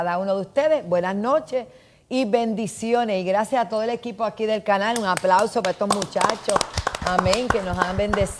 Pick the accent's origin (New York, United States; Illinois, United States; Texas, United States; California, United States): New York, United States; Bronx; born there; also born or lived in Hunts Point; yo nací en el Bronx, pero obviamente en otro tiempo. Tú sabes, cuando el Lincoln Hospital era otro Lincoln Hospital allí y trabajé y viví en Hunts Point, 889 Irvine Street, Southern Boulevard por allí.